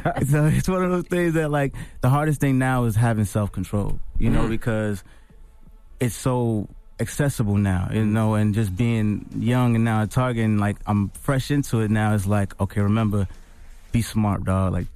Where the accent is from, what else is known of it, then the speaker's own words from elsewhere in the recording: New Jersey, United States; And I'm from Jersey, so she's known to have a white Jeep in Jersey, you know?